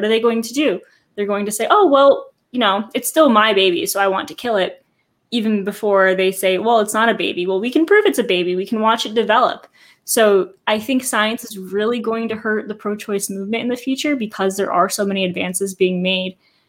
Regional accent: Massachusetts, United States; no, I'm from Massachusetts, like very liberal place.

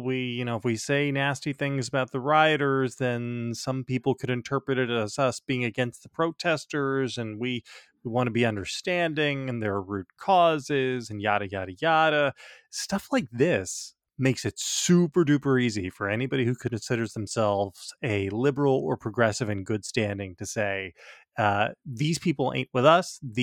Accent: New Jersey, United States; I grew up in New Jersey. I realized the other day, I've now spent more of my life south of the Mason-Dixon line than above it, which horrified me a little bit.

